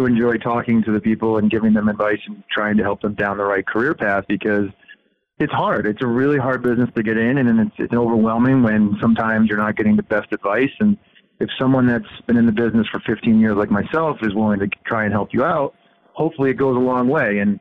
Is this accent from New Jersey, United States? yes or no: yes; New Jersey, United States; now in Boston, United States; I am not from Boston and I grew up down in New Jersey, so I'll let you guess who I grew up